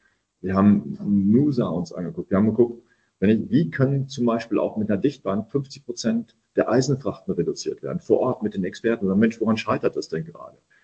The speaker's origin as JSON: {"language": "German", "region": "North Rhine-Westphalia", "country": "Germany", "said": "ich bin Sauerländer, ich komme direkt aus dem Mittelgebirge"}